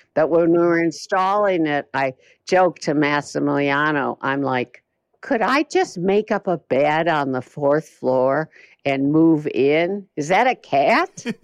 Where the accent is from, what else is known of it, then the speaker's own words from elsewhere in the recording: West Coast, United States; I was so out of step as an artist. I came from the West Coast, you know, but whatever.